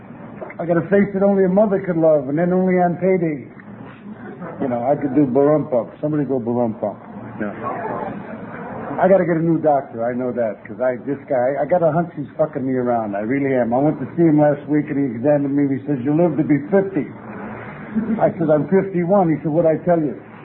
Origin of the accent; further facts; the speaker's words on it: Chicago, Illinois, United States; It all started for me on the south side of Chicago, which is my hometown, 31st and Halsted.